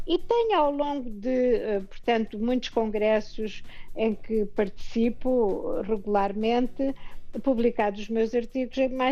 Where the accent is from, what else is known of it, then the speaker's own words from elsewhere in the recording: Portugal; E aquela ideia errada que eu levava como portuguesa do Brasil dissipou-se completamente.